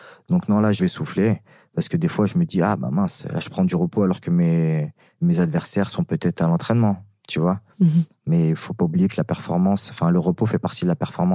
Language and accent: French; France; le fait d'être à Paris et de me battre pour mon pays, chez moi, à Bercy